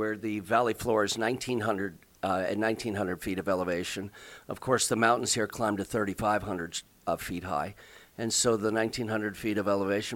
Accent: Connecticut, United States; I was born and raised in Connecticut, educated in Amherst, Massachusetts.

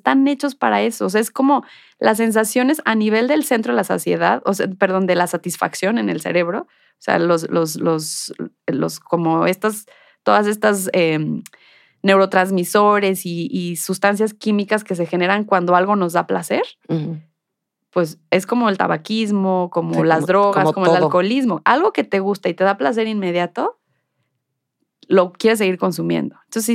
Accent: Mexico; como población mexicana, tenemos otro gen asociado a la diabetes

